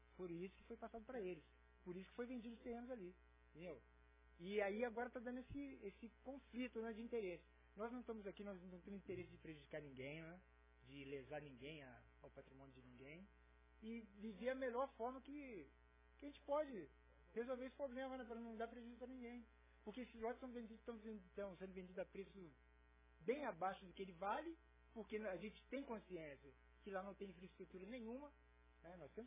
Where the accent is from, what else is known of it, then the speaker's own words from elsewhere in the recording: Volta Redonda, Rio de Janeiro, Brazil; eu sou de Volta Redonda.